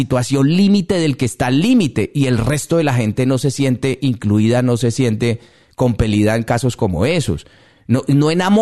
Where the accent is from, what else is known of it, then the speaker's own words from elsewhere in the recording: Colombia; de nosotros como migrantes colombianos, pero sin ninguna repercusión a nivel interno en Colombia.